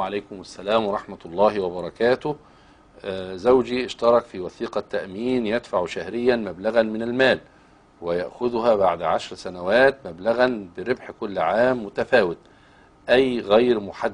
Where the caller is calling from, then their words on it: Saudi Arabia; نتابع برنامج حضرتك يا أستاذ أحمد، ربنا يتقبل من السعودية أنا وزوجي